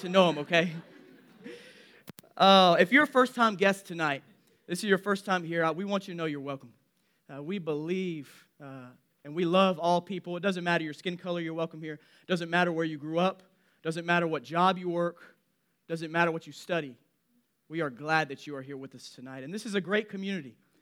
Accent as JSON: {"language": "English", "town": "Memphis", "region": "Tennessee", "country": "United States", "tie": "born or raised there", "said": "I was born and raised in Memphis. I'm Memphis all the way through."}